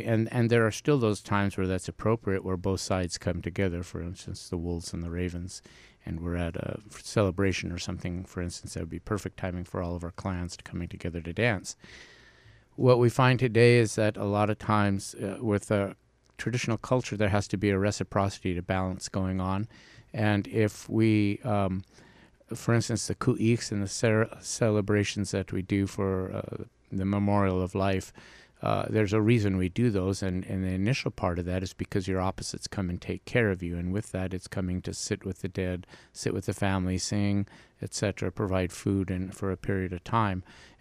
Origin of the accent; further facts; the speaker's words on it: Wrangell, Alaska, United States; I am born and raised in Wrangell. I am actually of Wunungak descent, but adopted into the Kiksetis.